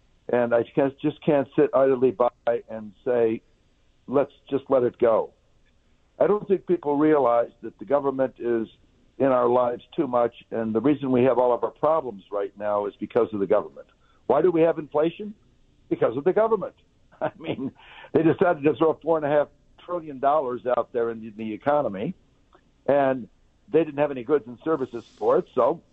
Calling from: Bloomfield Hills, Michigan, United States; Michigan. I'm in Bloomfield Hills, Michigan right now.

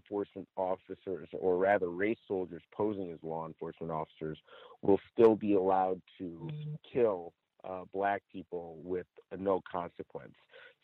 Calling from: Chino, California, United States; I'm calling from Chino, California.

